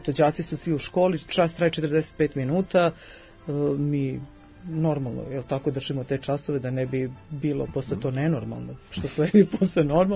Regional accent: Lazarevac, Belgrade, Serbia; To je Lazarevac, inače moj rodni grad

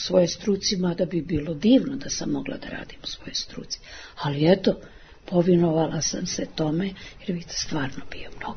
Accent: Germany; Serbian is a second language; Vita kao Srbin veći je Prus nego mi Nemci što smo.

